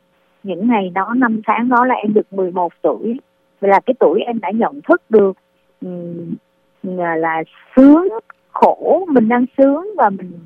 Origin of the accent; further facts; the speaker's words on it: Nha Trang, Khanh Hoa, Vietnam; hiện nay em đang sống ở Nha Trang ạ. Em sống, em lớn lên tại Nha Trang luôn ạ.